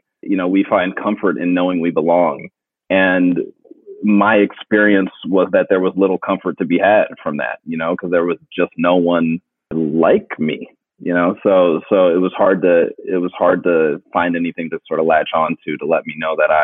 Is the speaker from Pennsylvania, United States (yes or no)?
yes; Philadelphia, Pennsylvania, United States; I mentioned in the book that I grew up in Philly